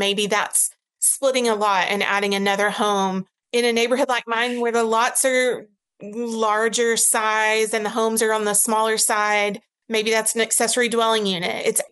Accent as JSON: {"language": "English", "region": "Arkansas", "country": "United States", "tie": "born or raised there", "said": "But culturally, I know growing up in Arkansas, it's not common to want those alternatives."}